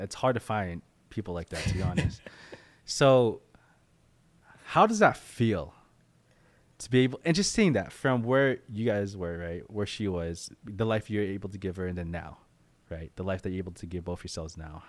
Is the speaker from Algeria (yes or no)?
no; Philippines; I'm not Mexican, I'm Filipino, right?